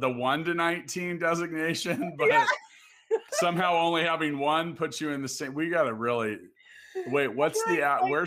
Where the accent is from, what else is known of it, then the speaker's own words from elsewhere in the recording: Kansas, United States; We're also both from Kansas.